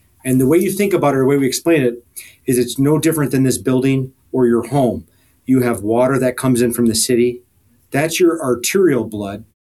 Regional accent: Wisconsin, United States; I'm from Wisconsin, born and raised

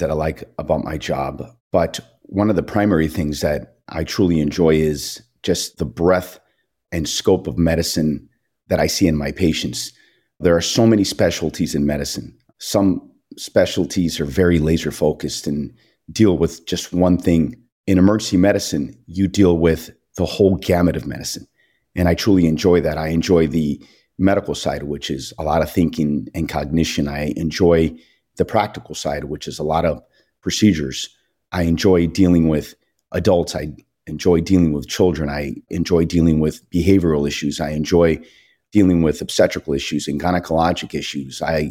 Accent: San Fernando Valley, California, United States; now in Santa Clarita, United States; I grew up in San Fernando Valley. I live now here in the Santa Clarita area

